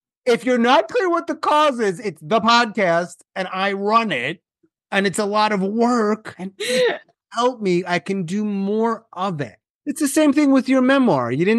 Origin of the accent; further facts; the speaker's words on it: Long Island, New York, United States; moved away as an adult; I'm from Long Island.